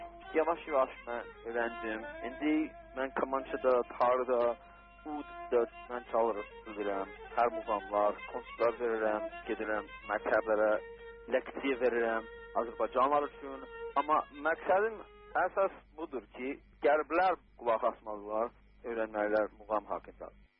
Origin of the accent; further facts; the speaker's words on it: United States; Azerbaijani is a second language; Mən Amerikalıyam, mən burada anada olmuşam, mənim ailə, qardaşlarım burada anada olmuşlar, mənim babalarım, nənələrim Avropadan gəliblər 100 il bundan qabaq. Yəni, mən də etnik dəxli yoxdur Azərbaycanda, mən başqa millətəm.